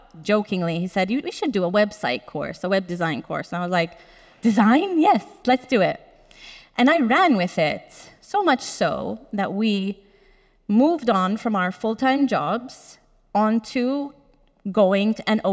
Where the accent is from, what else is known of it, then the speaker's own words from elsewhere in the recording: Toronto, Ontario, Canada; So I was born in Canada, I was born in Toronto, grew up there, had parents who emigrated from Gozo to Canada.